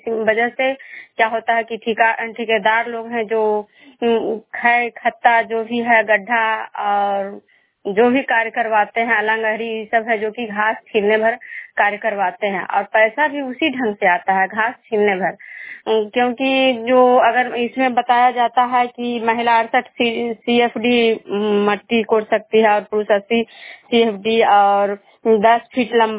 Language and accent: Hindi; Vishnupur, Bihar, India; मैं विष्णुपुर ग्राम खुजरा पंचायत नालंदा जिला नगर नरसा प्रखंड के निवासी हूँ।